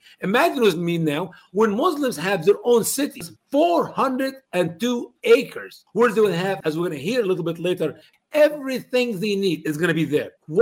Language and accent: English; Egypt; That's exactly like where I grew up in Egypt.